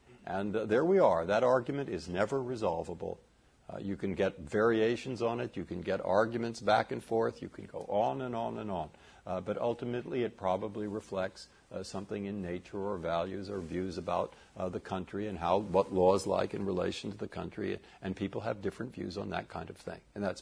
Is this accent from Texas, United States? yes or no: no; San Francisco, California, United States; As I grew up in San Francisco, and Tan Fran